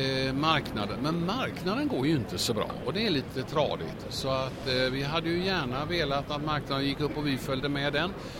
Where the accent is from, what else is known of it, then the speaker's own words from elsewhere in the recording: Sweden; och sånt som svensk blir jag lite stolt över det